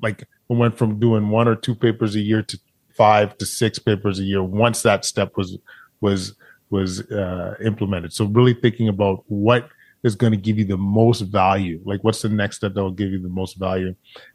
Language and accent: English; Alberta, Canada; I grew up in Alberta, like, you know, the idea of being a black doctor is really foreign, no pun intended.